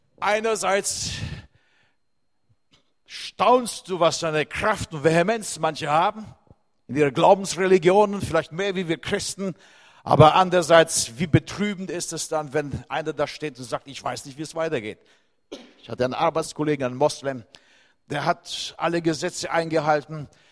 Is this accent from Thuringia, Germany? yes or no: no; Baden-Württemberg, Germany; Ich komme ja aus dem Schwabenländle, in Remsmoor, da sind ja so schöne Weingärten.